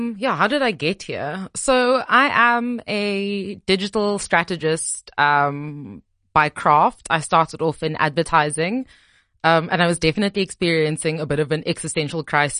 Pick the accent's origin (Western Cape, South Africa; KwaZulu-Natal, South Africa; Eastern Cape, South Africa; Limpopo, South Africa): Western Cape, South Africa; Cape Town; I moved back to Cape Town because I'm from Cape Town